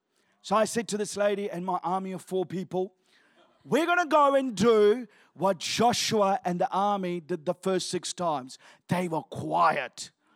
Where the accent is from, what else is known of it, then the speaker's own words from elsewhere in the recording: Sri Lanka; I'm originally from Sri Lanka.